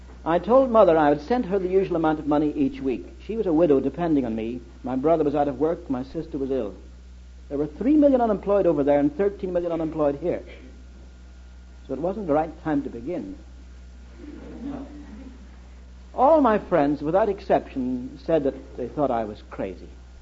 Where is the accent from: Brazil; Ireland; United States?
Ireland; born there; I was born in Ireland.